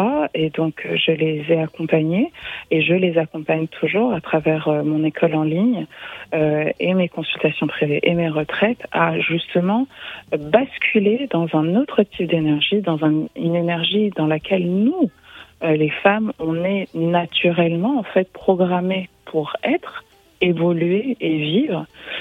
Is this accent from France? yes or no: yes; Paris, Île-de-France, France; moi je suis née, j'ai grandi à Paris, même si je suis d'origine africaine